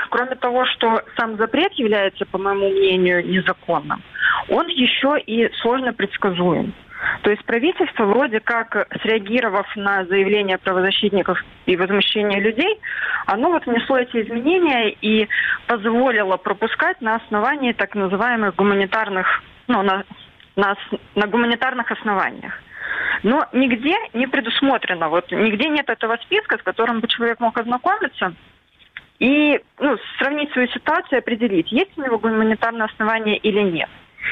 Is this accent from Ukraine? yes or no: yes; Crimea, Ukraine; now in Odesa, Ukraine; я еще и крымчанка, которая сейчас живет в Одессе.